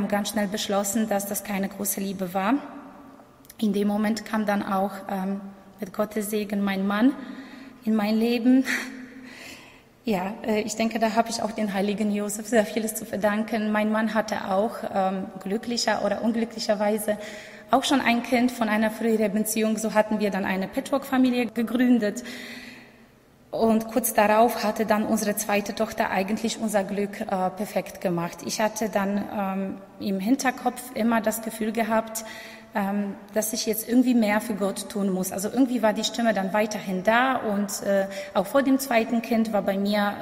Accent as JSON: {"language": "German", "country": "Poland", "moved": "yes", "lives_now": "Germany", "said": "ich bin gebürtige Polin. Ich bin im Jahr 2000 mit meiner Mutter und mit meinem älteren Bruder von Polen nach Deutschland ausgewandert."}